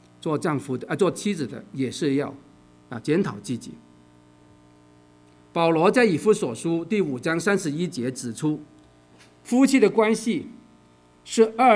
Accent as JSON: {"language": "Chinese", "country": "China", "said": "特别我们中国人我们在中国的时候呢已经打惯了，所以呢来到这里呢还是打"}